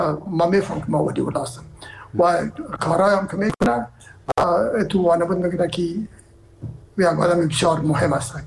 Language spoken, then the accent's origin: Persian; Herat, Afghanistan; من که اصلا از هرات هستم و پدر مادر من هرات هستن